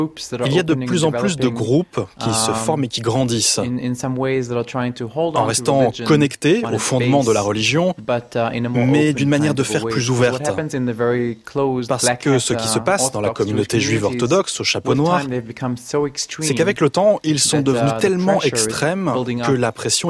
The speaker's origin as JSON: {"language": "French", "country": "Israel", "tie": "born or raised there", "said": "j'ai 44 ans, je suis né et j'ai grandi en Israël. J'ai été élevé dans un milieu juif orthodoxe"}